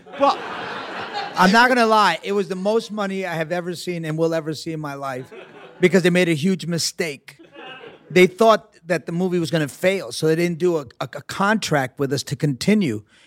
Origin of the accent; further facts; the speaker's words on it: New York, United States; I'm a New Yorker. I never shut up.